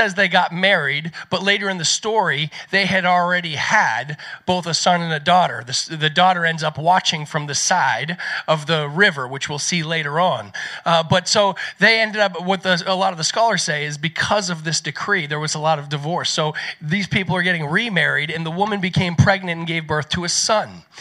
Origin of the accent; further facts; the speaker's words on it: the South, United States; But I'll tell you, I grew up in the South